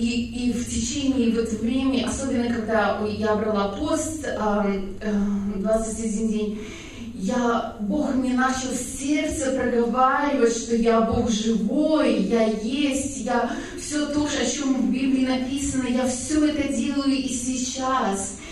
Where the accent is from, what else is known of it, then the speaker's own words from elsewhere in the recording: Belarus; now in United States; я оригинально из Беларуси, но мы уже 10 лет проживем по визам в Америке, в Калифорнию, сейчас недавно переехали.